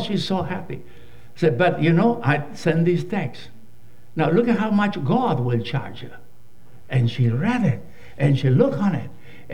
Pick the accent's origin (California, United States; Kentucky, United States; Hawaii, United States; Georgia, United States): California, United States; I come from California.